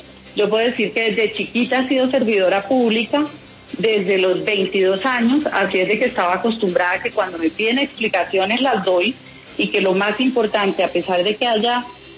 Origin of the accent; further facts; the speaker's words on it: Girardot, Cundinamarca, Colombia; Precisamente porque se trata de mi tierra y, en segundo lugar, porque me tocaría adentrarme en la política menuda de Girardot, que conozco muy bien